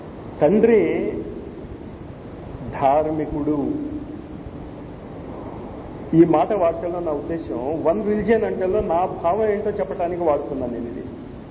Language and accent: Telugu; North India, India; Telugu is a second language; చిన్నప్పటి నుంచి నార్త్ ఇండియాలోనే ఉంది, బీఎస్సీ కూడా హిందీ మీడియంలోనే రాశాను, ఇక్కడికి వచ్చాక తెలుగు నేర్చుకున్నాను.